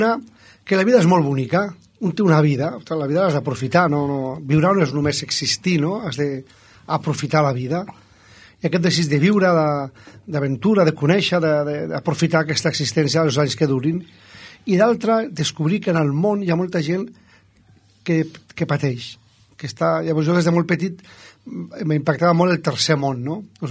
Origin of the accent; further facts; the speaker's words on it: Barcelona, Catalonia, Spain; jo soc de Barcelona